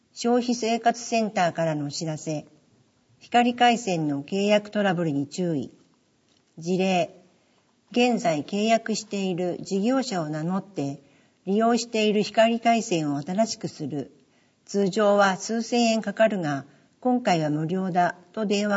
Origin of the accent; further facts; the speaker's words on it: Annaka, Gunma, Japan; 安中市地域おこし協力隊に着任いたしました、 … 大学卒業を機に、生まれ育った安中市に戻ってまいりました。一度市外へ出たことで、安中の豊かな自然や地域の方々の温かさを改めて実感し